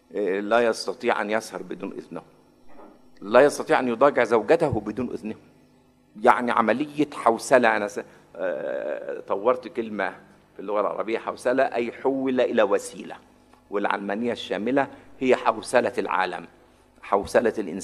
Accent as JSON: {"language": "Arabic", "country": "Egypt", "said": "يعني بمعنى أنه عندنا في مصر أكيد عندكم هنا وفي كل مكان"}